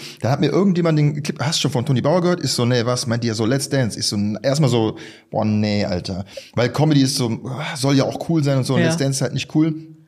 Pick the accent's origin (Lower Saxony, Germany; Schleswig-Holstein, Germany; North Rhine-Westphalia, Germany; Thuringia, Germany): North Rhine-Westphalia, Germany; Düsseldorf; Nein, ich als Düsseldorfer